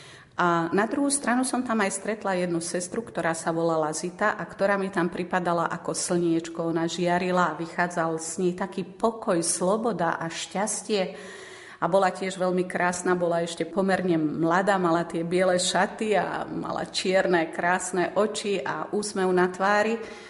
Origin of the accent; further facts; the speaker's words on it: Bánov, Nitra Region, Slovakia; born there; sestry premonštrátky, ktoré pôsobili nedaleko môjho rodiska Bánov